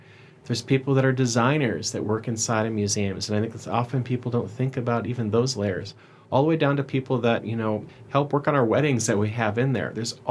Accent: Minnesota, United States; growing up in Minnesota, a bunch of Twins cards, which really weren't worth that much.

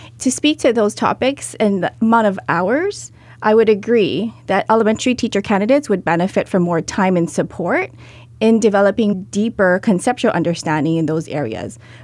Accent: Hawaii, United States; because growing up in Hawaii, we don't learn the same. We're outdoors often.

